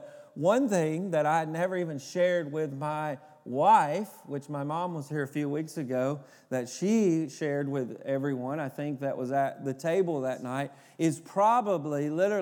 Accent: Tennessee, United States; You can say I'm from Tennessee. I'm used to talking about football.

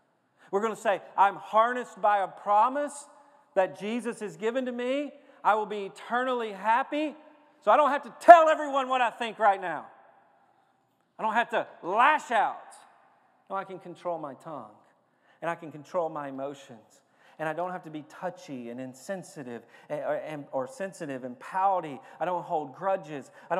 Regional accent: Lewisburg, Tennessee, United States; I grew up in Lewisburg, Tennessee. I was about 30 minutes from the walking horse capital of the world.

